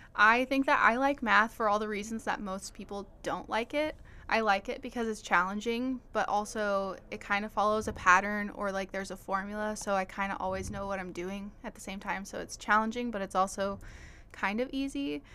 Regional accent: Henderson, Nebraska, United States; Yeah, so I'm originally from Henderson, Nebraska, which is about 45 minutes down the road from here.

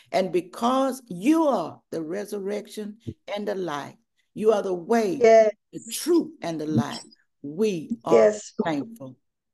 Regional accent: Logansport, Louisiana, United States; born there; I was born in Logansport, Louisiana.

